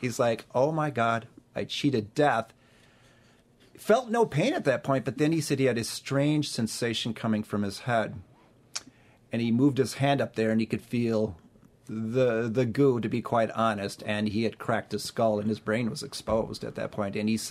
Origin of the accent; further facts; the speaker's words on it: Marshfield, Wisconsin, United States; It looked like a woods from where I grew up in Marshfield, Wisconsin. Very marshy, very flat.